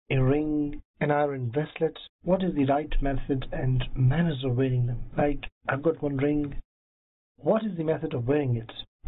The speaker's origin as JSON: {"language": "English", "town": "Multan", "region": "Punjab", "country": "Pakistan", "second_language": "English", "said": "I am from Multan."}